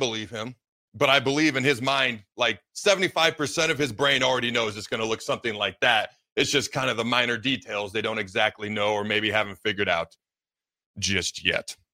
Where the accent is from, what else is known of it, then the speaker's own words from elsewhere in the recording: Nebraska, United States; I was born and raised in Nebraska. My parents live in Fremont, so this is home.